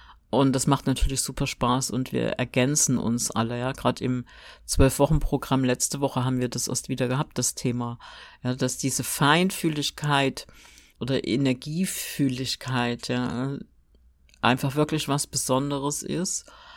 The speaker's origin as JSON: {"language": "German", "region": "Thuringia", "country": "Germany", "said": "Und für mich als Thüringerin in einen Duft von Bäumen und Wald zu sein, ist für mich auch immer besonders schön und eine besonders schöne Erinnerung an Heimat."}